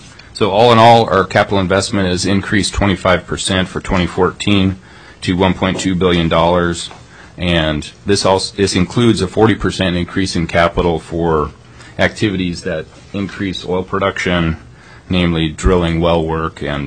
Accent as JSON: {"language": "English", "town": "Fairbanks", "region": "Alaska", "country": "United States", "tie": "born or raised there", "said": "I was born and raised in Fairbanks and went to the University of Alaska for a petroleum engineering degree."}